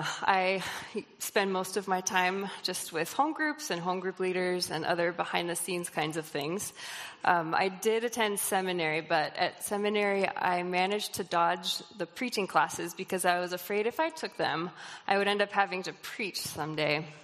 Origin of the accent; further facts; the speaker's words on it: Boise, Idaho, United States; So I grew up in Boise, Idaho. My parents, though, are native Californians, and my three sisters and them and I used to road trip a lot between Boise and the Bay Area to visit family.